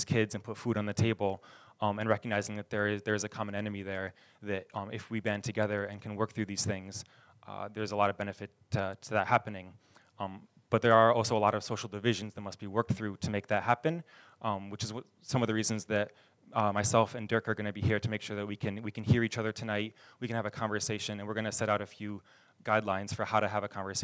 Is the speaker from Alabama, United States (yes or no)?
no; New York, United States; I grew up around here on Seneca Lake. I've been away from home on and off for the past 6 years